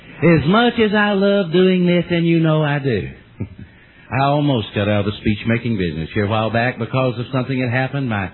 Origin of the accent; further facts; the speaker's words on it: East Bernstadt, Kentucky, United States; I was back down in East Bernstadt last week. That's my hometown.